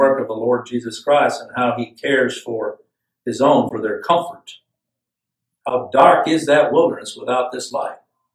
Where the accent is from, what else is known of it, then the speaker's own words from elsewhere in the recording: Chad; where I grew up in Chad, it could be 140 degrees during the day, and at night, drop down to 55 degrees